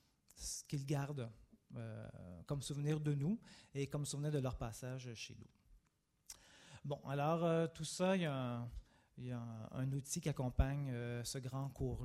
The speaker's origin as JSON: {"language": "French", "town": "Saint-Stanislas", "region": "Quebec", "country": "Canada", "tie": "born there", "said": "Et moi, je suis né là, à Saint-Stanislas, sur le bord de la rivière Batiscan."}